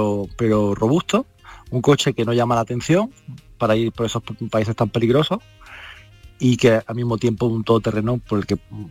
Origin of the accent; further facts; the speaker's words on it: Granada, Andalusia, Spain; now in Málaga, Spain; Y yo la verdad es que estoy muy a gusto viviendo aquí en Málaga. Y aunque yo soy de Granada.